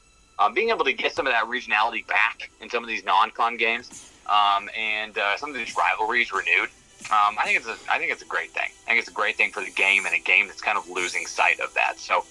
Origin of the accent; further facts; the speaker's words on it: Kansas City, United States; I'm from Kansas City. I know how it rolls.